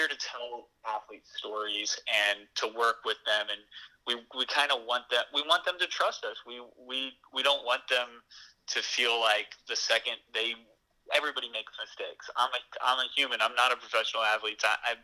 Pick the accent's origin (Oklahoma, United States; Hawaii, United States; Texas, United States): Texas, United States; Corpus Christi; now in New York, United States; No, I'm from Corpus Christi, Texas.